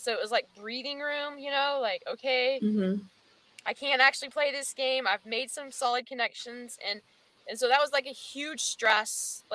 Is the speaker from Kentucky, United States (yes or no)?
yes; Kentucky, United States; because I grew up in Kentucky and obviously he's from Kentucky.